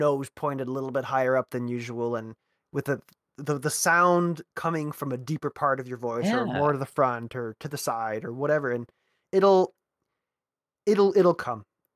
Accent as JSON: {"language": "English", "country": "Canada", "said": "I'm a Canadian. Who a first generation Canadian from an Italian family."}